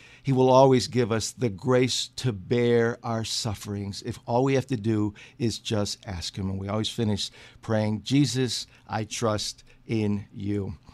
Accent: Illinois, United States; my home state of Illinois is opening.

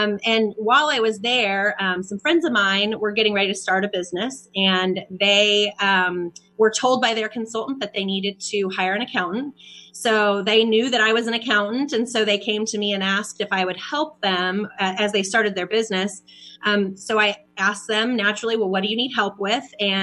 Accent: Kansas, United States; also born or lived in Dallas; now in Kansas City, United States; So I'm from Kansas. I'm from a small town in Kansas, but I made my way back to Kansas City via Dallas, via K-State and Dallas, and then back to Kansas City.

